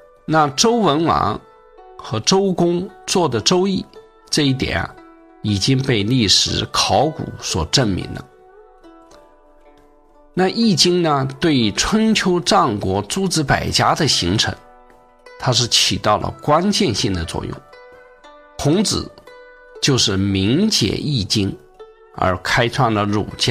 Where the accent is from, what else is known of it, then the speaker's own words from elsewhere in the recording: China; 自古以来，我们中国人的所思所想、所作所为，其实都与这部书有着千丝万缕的联系。